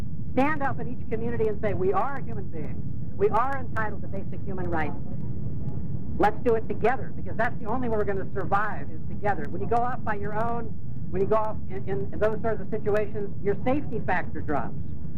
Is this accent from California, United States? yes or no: yes; Santa Cruz, California, United States; I'm from Santa Cruz